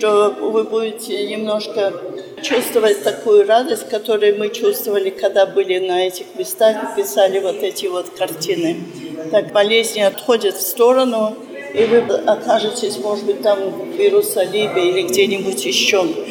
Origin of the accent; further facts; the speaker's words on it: Australia; moved away; И вообще-то я из Австралии, но попала на Святую Землю в 86 году. И Святая Земля стала, конечно, моим главным домом.